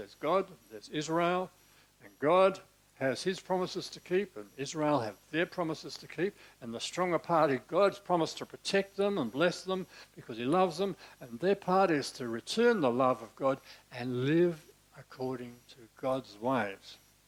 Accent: Australia; I was going to challenge what for us as rugged Aussie independent peoples is our strong I.

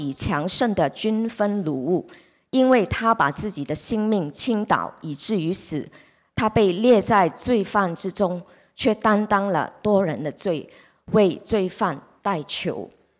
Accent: Guangdong, China; 我们广东人很喜欢说你的眼生在个头上

